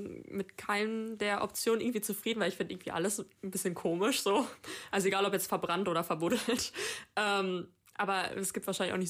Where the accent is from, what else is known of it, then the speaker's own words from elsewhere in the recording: North Rhine-Westphalia, Germany; now in Cologne, Germany; ich komme ja aus dem Sauerland